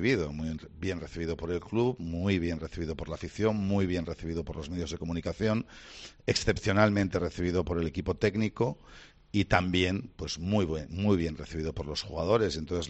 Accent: Bilbao, Basque Country, Spain; sabéis que soy un poquito de Bilbao

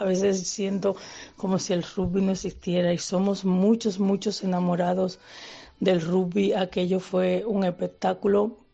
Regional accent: Dominican Republic; moved away as an adult; now in Spain; Yo soy dominicana. Imagínense ustedes que me gusta el béisbol, que llevo 28 años en España

